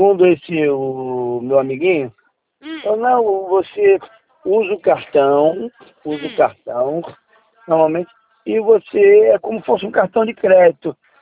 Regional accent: Rio de Janeiro, Brazil; Sou do Rio.

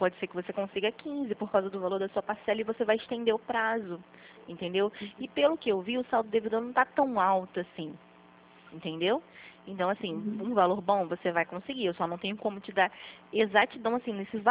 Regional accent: Rio de Janeiro, Brazil

